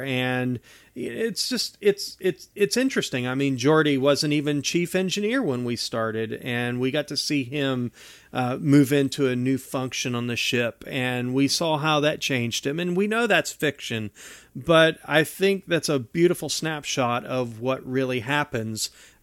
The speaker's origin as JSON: {"language": "English", "region": "West Virginia", "country": "United States"}